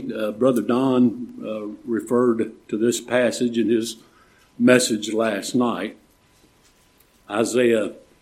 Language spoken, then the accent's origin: English; Kentucky, United States; I'm from Western Kentucky. … are pretty popular there